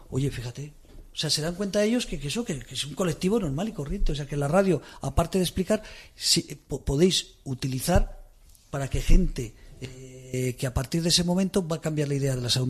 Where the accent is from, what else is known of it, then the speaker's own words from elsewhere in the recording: Spain; born there; Yo soy católico porque nací en España.